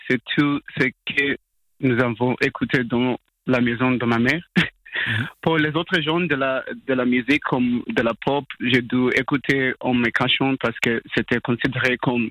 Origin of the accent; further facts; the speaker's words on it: Zimbabwe; French is a second language; now in Fribourg, Switzerland; je suis un chanteur et compositeur de 23 ans, actuellement basé à Fribourg. À l'origine, je viens du Zimbabwe